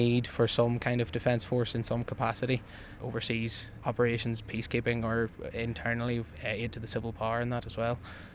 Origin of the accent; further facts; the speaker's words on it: Newcastle, Northern Ireland, United Kingdom; I am from Newcastle, County Down, and I'm 26 years old.